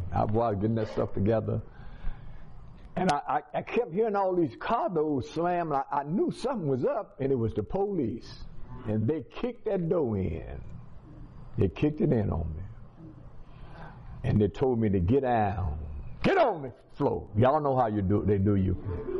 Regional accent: Natchez, Mississippi, United States; I'm from Mississippi. Natchez, y'all can tell my accent that I'm from Natchez, Mississippi, down south.

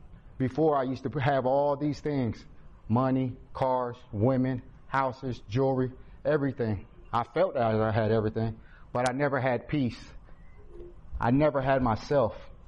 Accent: Fort Wayne, Indiana, United States; I'm a known gang member. I'm from Fort Wayne.

